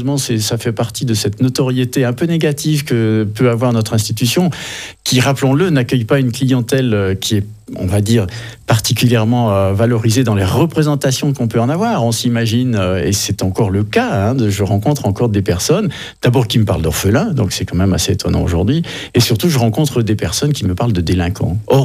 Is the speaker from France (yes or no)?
yes; Nouvelle-Aquitaine, France; now in Switzerland; je suis effectivement double national, donc je suis d'origine charentaise et en même temps originaire de Sigrisville par mon épouse.